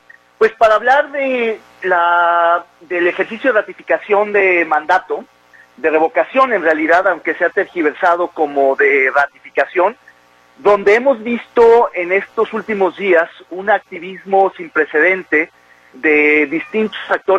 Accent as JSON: {"language": "Spanish", "country": "Mexico", "said": "creo que lo que vimos ayer domingo es algo que debería de alertarnos como mexicanos."}